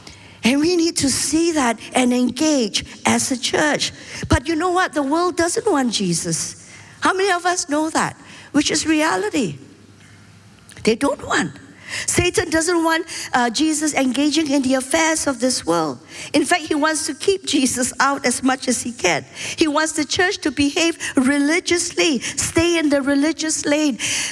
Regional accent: Singapore; Now, I'm a Singaporean. I carry a Singapore identity card. I have a Singapore passport.

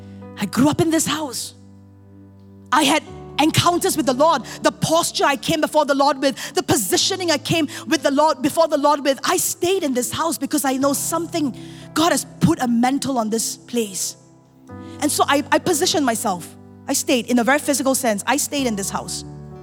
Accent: Singapore; I'm born and bred in Singapore, never saw tribes before.

